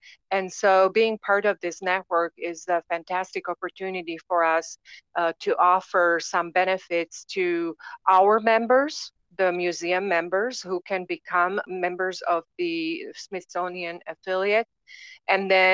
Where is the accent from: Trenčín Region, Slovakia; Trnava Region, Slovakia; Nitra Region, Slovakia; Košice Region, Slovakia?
Nitra Region, Slovakia; Nitra; moved away as an adult; because I studied agriculture back home in Slovakia, I am originally, I was born and raised in Nitra, Slovakia, which is about an hour 15 minutes northeast of Bratislava. So that's my hometown. And that's where my all family still lives.